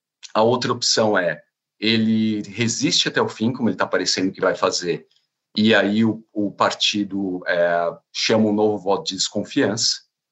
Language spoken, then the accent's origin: Portuguese; United Kingdom; A gente, digo, porque sou britânico também, né?